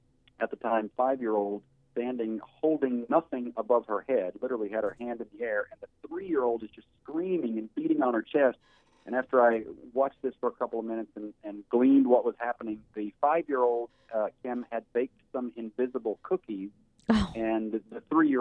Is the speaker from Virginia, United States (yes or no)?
yes; Virginia, United States; I suggested going back to my hometown, which is a tiny little coal mining town in Virginia, and set the movie there.